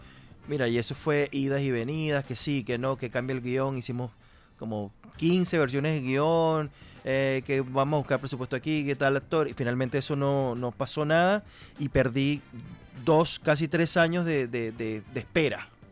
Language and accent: Spanish; Caracas, Capital District, Venezuela; Un poco de todos lados, pero caraqueño de nacimiento.